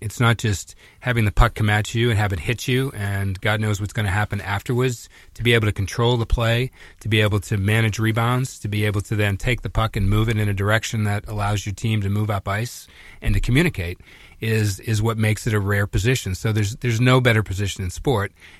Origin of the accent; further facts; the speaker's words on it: Norwood, Massachusetts, United States; And I was close at the time growing up in Norwood with Jack Kelly, who was the coach at Boston University at the time